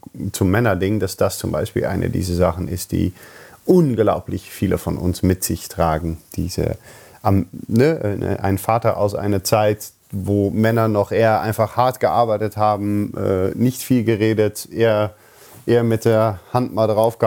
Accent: Netherlands; German is a second language; ich bin halt Holländer

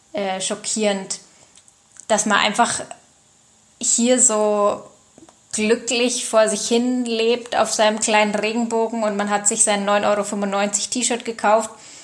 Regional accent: Lenggries, Bavaria, Germany; Ich bin ja in Lenggries aufgewachsen. Das ist so ein 9000-Einwohner-Dorf, eine Stunde weg von München.

